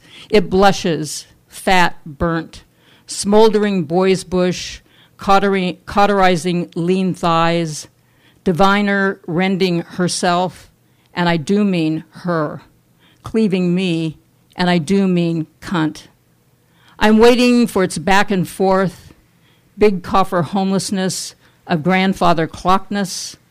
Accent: California, United States; I was raised in California, and as a lot of you know, I do write a lot about that state of mind

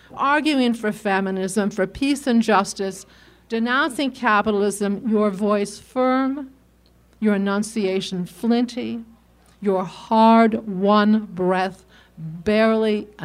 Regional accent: Los Angeles, California, United States; I grew up in Los Angeles at a time when Los Angeles was very conservative.

